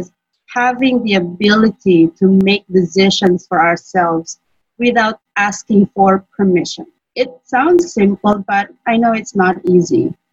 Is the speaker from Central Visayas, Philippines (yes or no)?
no; Manila, Metro Manila, Philippines; also born or lived in Baguio City; now in Angeles City, Philippines; I'm a Filipino, so from the Philippines. I'm Tagalog. I grew up in Manila. I studied in Baguio City. And have been living here in Angeles City, Pampanga for a couple of decades.